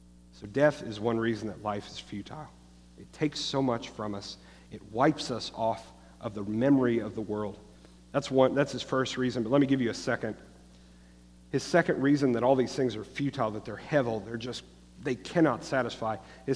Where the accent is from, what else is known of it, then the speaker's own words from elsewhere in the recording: Baton Rouge, Louisiana, United States; Many of you know I grew up in South Louisiana down in Baton Rouge.